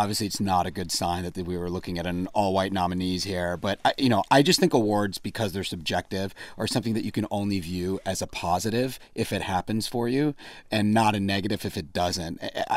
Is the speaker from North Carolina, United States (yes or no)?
yes; Charlotte, North Carolina, United States; I don't know if you guys have been to South Carolina that much, but I grew up in Charlotte. I can tell you that is a very hard place to be brown.